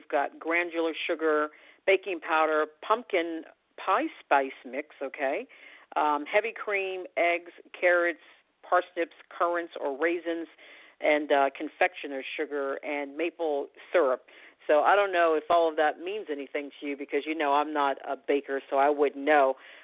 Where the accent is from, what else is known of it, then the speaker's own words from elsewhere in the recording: United States; I am American journalist